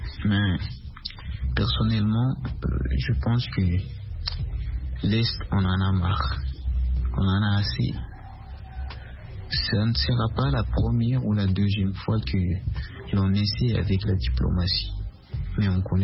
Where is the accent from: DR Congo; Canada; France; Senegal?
DR Congo; Bukavu, South Kivu; Je suis congolais de l'Est, dans la province qui suit Kivu et la ville de Bukavu.